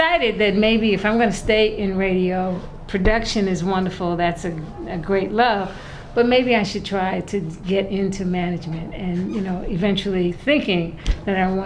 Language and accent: English; New York City, New York, United States; growing up in New York City, which is, you know, the top media market in this country